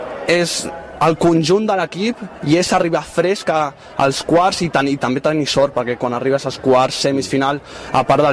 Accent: Sitges, Catalonia, Spain; soc de Sitges, però jo he jugat sempre a 24 hores de Vilanova

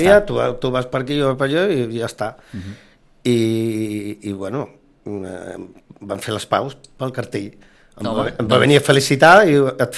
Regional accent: Mollet del Vallès, Catalonia, Spain; born there; now in Sitges, Spain; No, jo vaig néixer a Mollet del Vallès, fa molts anys que la gent es pensa que sóc d'aquí

